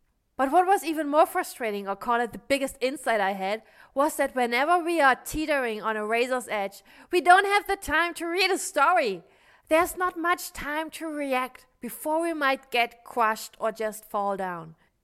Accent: Germany; And I'm from Germany, small village in Germany. And I didn't grow up with any education in storytelling.

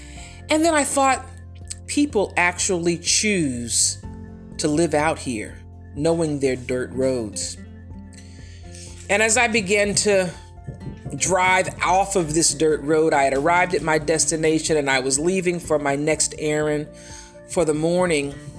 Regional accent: California, United States; And I've lived in big cities. I grew up in California. I spent a short while living in New York City, in Manhattan.

